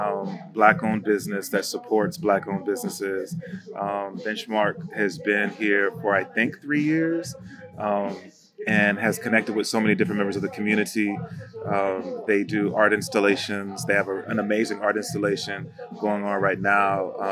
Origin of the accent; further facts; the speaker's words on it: New Jersey, United States; born there; I was born in the Northeast. I was born in Jersey.